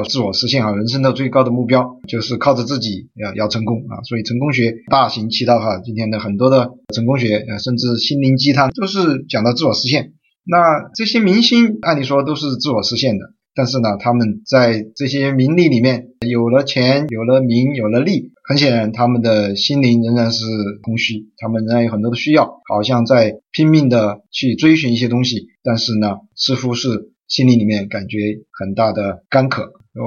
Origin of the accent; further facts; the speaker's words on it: Sichuan, China; 我们四川人可能讲成复活